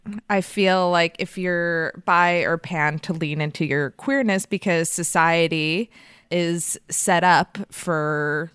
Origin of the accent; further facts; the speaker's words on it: Montreal, Quebec, Canada; born there; but I'm also Canadian by birth, Montreal.